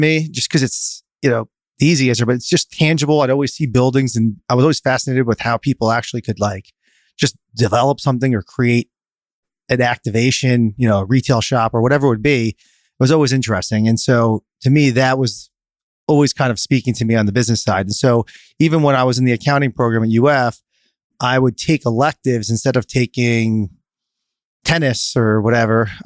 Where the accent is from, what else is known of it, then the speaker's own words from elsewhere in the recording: Plantation, Florida, United States; I grew up actually not far from here. I grew up in Plantation, Florida. So born and raised down here. Although my dad's from Newark, New Jersey. My mom's from Long Island.